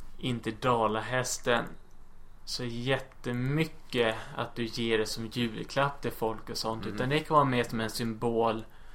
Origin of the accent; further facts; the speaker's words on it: Dalarna County, Sweden; Jag kommer från Dalarna, det är korrekt.